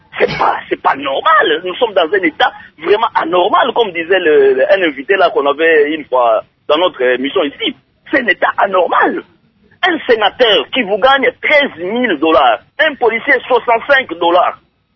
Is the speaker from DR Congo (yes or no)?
yes; DR Congo; nous sommes Congolais.